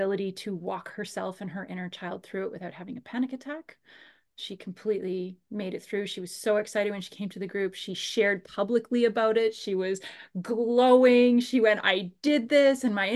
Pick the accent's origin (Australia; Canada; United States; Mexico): Canada; Winnipeg, Manitoba; I am from Winnipeg, Canada, right in the middle.